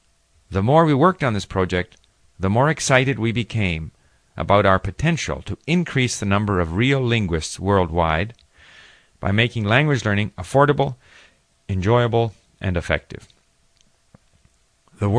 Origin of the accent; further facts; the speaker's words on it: Montreal, Quebec, Canada; first language English; Growing up in the English-speaking area of Montreal, a predominantly French-speaking city, I remember that until the age of 17, I only spoke English.